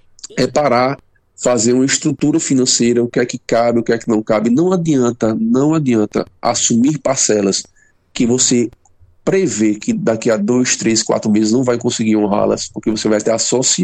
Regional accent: Brazil; O que acontece e que nos falta muito enquanto brasileiros é uma percepção sobre a educação financeira.

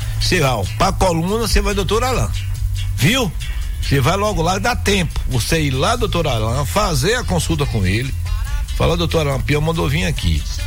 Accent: Jaguaquara, Bahia, Brazil; Ei, mas como me mata a saudade. Lá da minha terrinha de Jaguaquara, esqueça, né?

